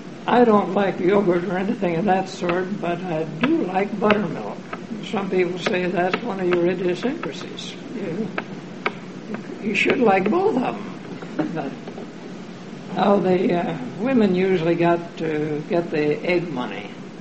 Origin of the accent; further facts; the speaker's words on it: Belfast, Northern Ireland, United Kingdom; now in United States; Well, I came from Belfast, Ireland, way back in 1908.